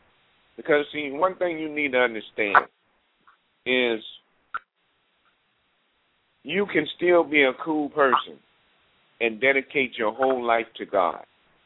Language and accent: English; Carolina, United States; And the thing about growing up in Carolina at my grandmother's place where I grew up